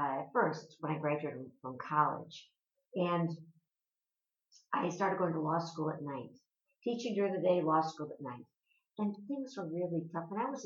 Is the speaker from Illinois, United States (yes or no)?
yes; Chicago, Illinois, United States; Yes, I am. Born and raised on the South Side.